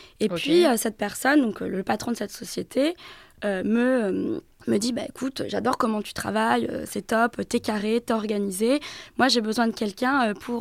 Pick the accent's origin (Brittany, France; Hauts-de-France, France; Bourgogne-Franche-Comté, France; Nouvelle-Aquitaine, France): Brittany, France; Notamment pouvoir rentrer des fois en week-end chez moi en Bretagne.